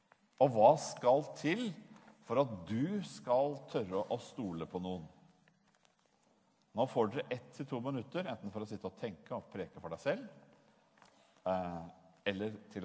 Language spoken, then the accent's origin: Norwegian; Bergen, Vestland, Norway; Jeg er fra Bergen, og da er jeg ikke fra Bergen, jeg er halvt bergenser